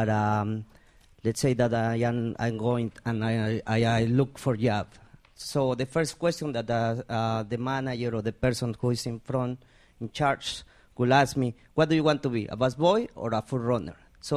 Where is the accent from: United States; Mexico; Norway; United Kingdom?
Mexico; I am from Mexico.